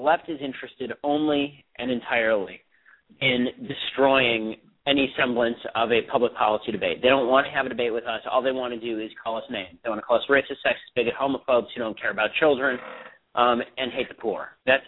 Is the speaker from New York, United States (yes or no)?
no; Los Angeles, California, United States; I went to Harvard Law School. I'm from Los Angeles, and I'm writing this book on Hollywood.